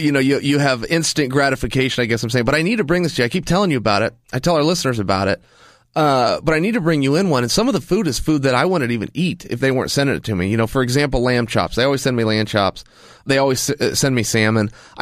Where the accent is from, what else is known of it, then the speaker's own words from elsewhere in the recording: West Linn, Oregon, United States; You're not going to find something like that in West Lynn, like, my hometown.